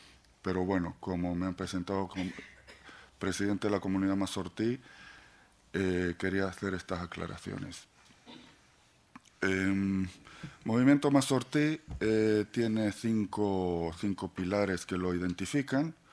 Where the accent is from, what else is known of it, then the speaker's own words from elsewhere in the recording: Israel; now in Spain; soy israelí español, llevo la mitad de mi vida en España, así que ya soy muy español.